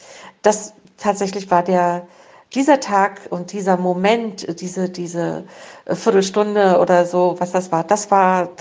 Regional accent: East Germany, Germany; Ich bin ja in der DDR groß geworden.

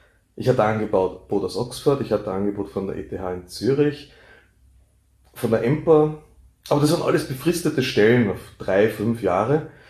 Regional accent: Gmunden, Upper Austria, Austria; born there; Ich bin in Gmunden auf die Welt gekommen, ja, also am schönen Traunsee, genau genommen in Pinster, der kleine Ort vorher. Bin dort in die Grundschule gegangen, dann ins Gymnasium in Gmunden

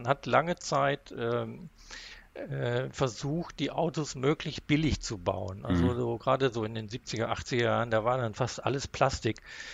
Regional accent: Haltern am See, North Rhine-Westphalia, Germany; Also ich bin allerdings im Münsterland groß geworden, in Haltern am See, kleiner Ort daneben, Hullern, eingemeindet mittlerweile.

